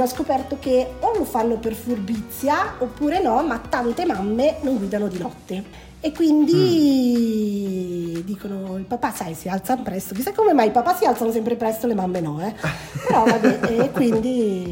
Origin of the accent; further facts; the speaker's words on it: Rho, Lombardy, Italy; ho voluto avvicinarmi un po' di più a casa, perché io sono di Rho